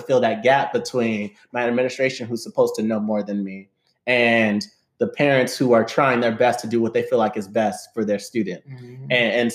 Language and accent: English; California, United States; Lindsay and myself, we're both from California.